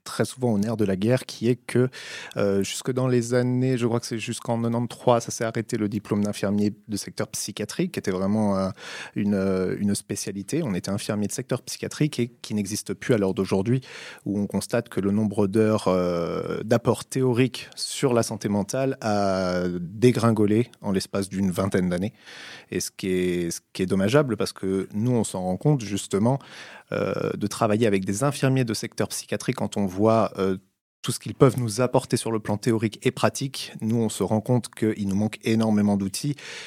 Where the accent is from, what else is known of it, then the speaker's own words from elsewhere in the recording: France; now in Switzerland; Alors moi, pour la petite histoire, je suis français, donc j'ai pratiqué pendant 13 ans en fait en France